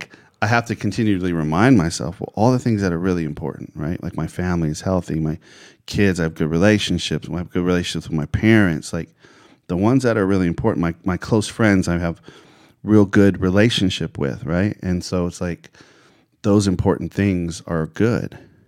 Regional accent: Bakersfield, California, United States; I grew up in Bakersfield, California, and so in Bakersfield during the winter months, in the mornings, the fog is like thick.

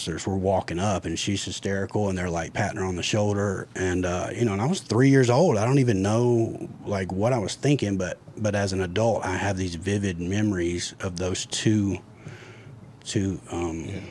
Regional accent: Fairburn, Georgia, United States; the house I grew up in Fairburn, Georgia, which is South Fulton County, my mom still owned it.

